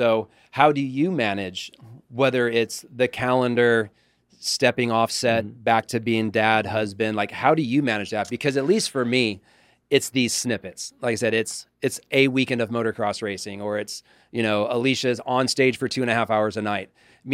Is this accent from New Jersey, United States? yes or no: no; Las Vegas, Nevada, United States; We're from Vegas, you know, and that's really what kind of sparked our friendship. And me and him kind of grew up and, you know, off together.